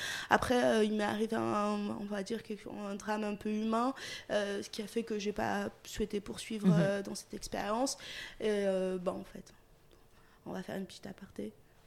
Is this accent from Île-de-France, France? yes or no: yes; Paris, Île-de-France, France; de Paris, développeuse web depuis une reconversion en 2019